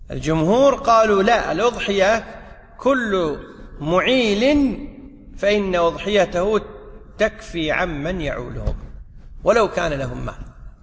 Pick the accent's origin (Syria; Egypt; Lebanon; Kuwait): Kuwait